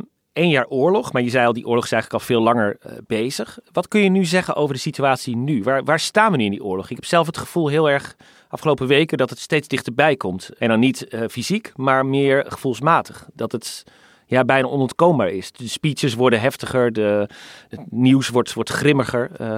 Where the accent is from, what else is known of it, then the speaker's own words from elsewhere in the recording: Netherlands; Want dat is iets wat wij Nederlanders zeg maar bijna niet meer meekrijgen.